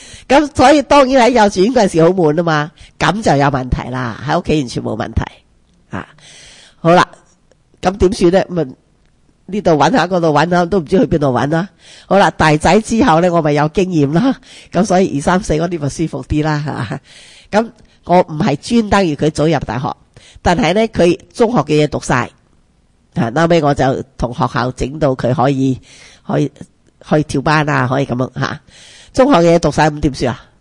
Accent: Fujian, China; 因为我哋福建人咁啊，一岁半喺度学讲嘢啦

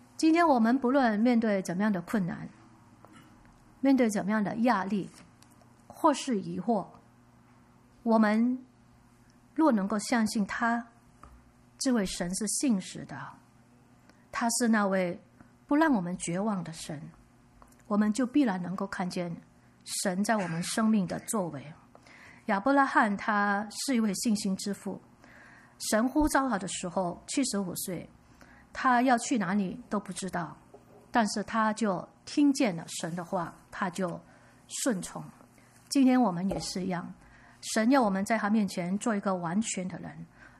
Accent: Malaysia; moved away as an adult; now in Vancouver, Canada; 我们来加拿大温哥华买了第一间的房子，我们来了5年，我是马来西亚来的，来了5年。

